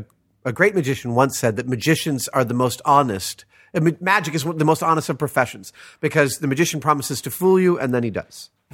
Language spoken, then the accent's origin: English; New York, United States; now in California, United States; I'm from New York. That's conversation to me.